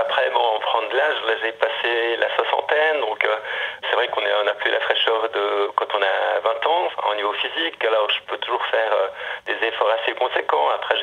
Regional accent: Geneva, Switzerland; born there; parce que je suis né à Genève, donc on bute contre les montagnes

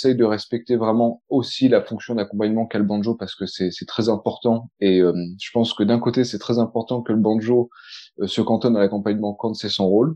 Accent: Provence-Alpes-Côte d'Azur, France; moi je viens du Var, et je faisais déjà de la musique, mais vraiment pas du tout jazz. Et en fait, en déménageant à Aix, en Provence, pour des études de musicologie à la fac

